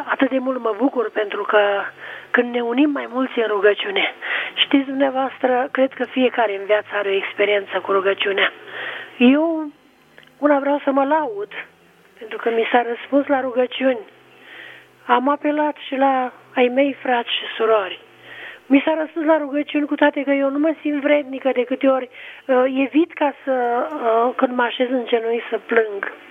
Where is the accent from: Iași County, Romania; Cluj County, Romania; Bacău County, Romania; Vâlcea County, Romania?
Bacău County, Romania; Bacău; Sunt de la Bacău